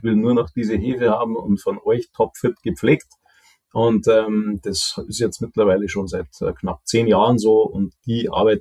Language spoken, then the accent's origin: German; Bayerbach, Bavaria, Germany; moved away as an adult; ich selber bin tatsächlich nicht aus der Region, aber nicht weit entfernt. Also ich komme ursprünglich aus dem Rottal. Bayerbach nennt sich das kleine Örtchen und bin dann quasi mit 20 eben dann 95 Kilometer Richtung Süden gewandert.